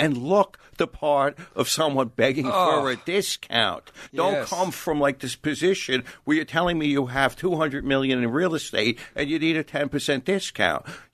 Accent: New York, United States; Like, I come from Long Island, Ashkenazi Jew.

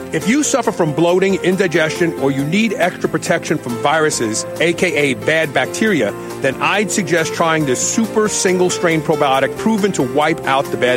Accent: Kentucky, United States; They're right here in my home state, Nicholasville, Kentucky.

